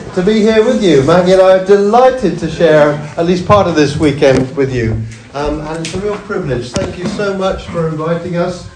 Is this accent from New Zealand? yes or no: no; South West England, United Kingdom; we grew up in Cornwall, actually, and that's where we met, and where I became a Christian in my teens, in a Baptist church, or in that sort of setting, very strongly Reformed Baptist